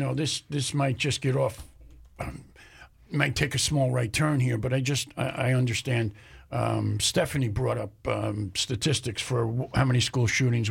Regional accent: New York, United States; And I understand being from New York.

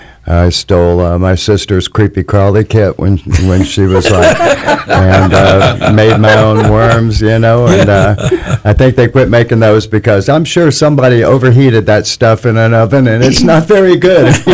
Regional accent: Texas, United States; Very beginning was my dad owned a shrimp boat in Galveston Bay. And I was raised in Texas, and pulled a shrimp net

